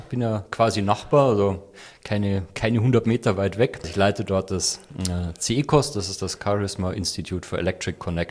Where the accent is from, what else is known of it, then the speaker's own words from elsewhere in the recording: Ingolstadt, Bavaria, Germany; seit fast 12 Jahren, also in einem Monat sind es genau 12 Jahre, wo Ich wieder hier bin in Ingolstadt, also gebürtiger Ingolstädter, das hat mich wieder heimgeführt.